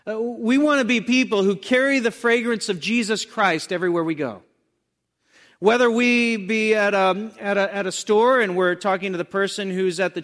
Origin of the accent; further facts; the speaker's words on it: the South, United States; Remember, growing up in the South, I don't know if they did this here, but in the South, teachers would use paddles.